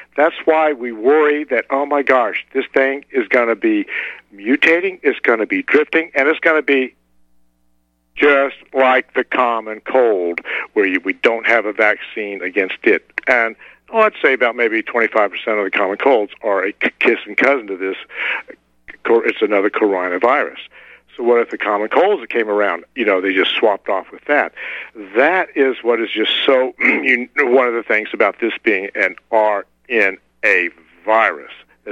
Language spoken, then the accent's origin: English; Atlanta, Georgia, United States; born or raised there